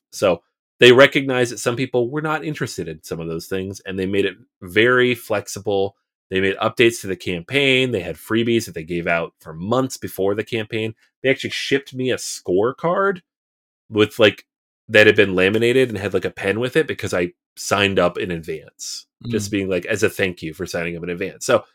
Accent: Seattle, Washington, United States; Not just because I'm from Seattle

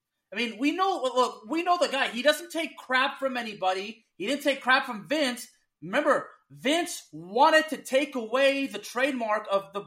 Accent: Texas, United States; next month in my home state of Texas

